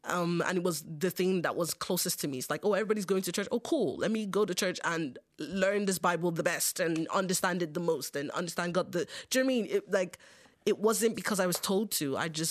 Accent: Longford, Leinster, Ireland; living in Longford or growing up in Longford, I went to a very multicultural primary school and secondary school. I mean, the wider town was probably always inherently white Irish

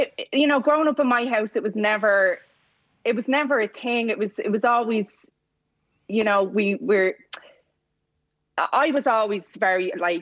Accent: Dublin, Leinster, Ireland; I think the first time I seen a person of colour was when I was around 10.

